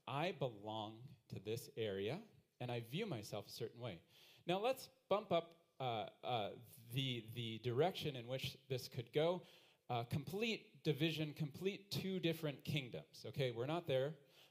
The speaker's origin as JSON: {"language": "English", "country": "United States", "said": "Now, I'm an American, and when I come up here, I notice there are two flags that are presented often."}